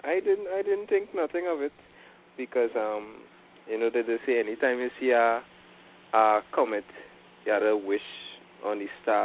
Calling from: Trinidad & Tobago; I'm calling from Trinidad.

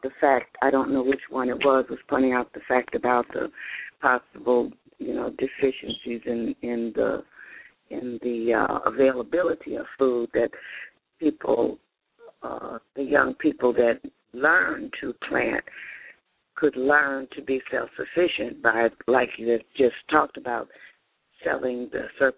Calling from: Calumet Park, Illinois, United States; I'm calling from Calumet Park, and I'm really enjoying all of you and the conversation.

